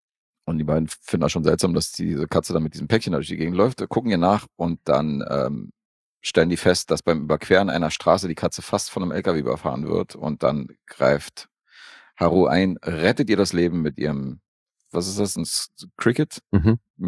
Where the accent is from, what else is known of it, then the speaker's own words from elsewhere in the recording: Serbia; Als ich, als Serbe, so.